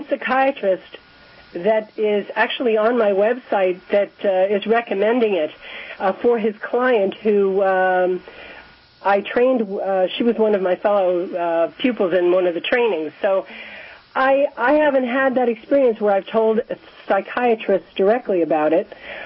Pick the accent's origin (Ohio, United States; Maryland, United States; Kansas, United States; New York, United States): New York, United States; Staten Island; from New York, actually